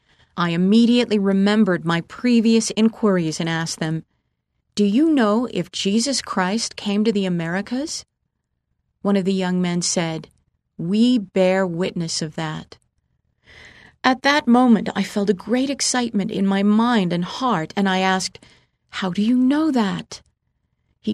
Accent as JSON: {"language": "English", "region": "San Miguel", "country": "El Salvador", "tie": "born or raised there", "said": "inquiring of the various religious denominations in my hometown of San Miguel, El Salvador."}